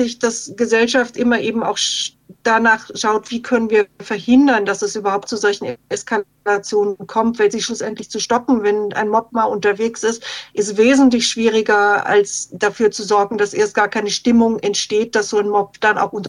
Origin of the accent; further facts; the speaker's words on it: Stuttgart, Baden-Württemberg, Germany; wir hatten als Stuttgarter